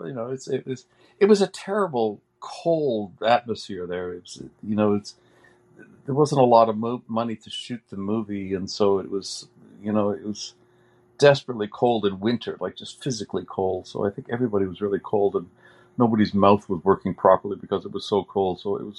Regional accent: Montreal, Quebec, Canada; I started out as an extra in where I grew up in Montreal. So in the 80s, when I was growing up

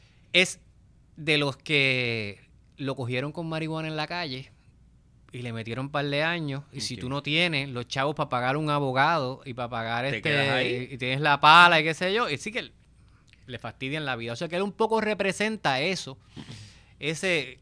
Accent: Puerto Rico; la familia es como una metáfora de lo que somos nosotros los puertorriqueños

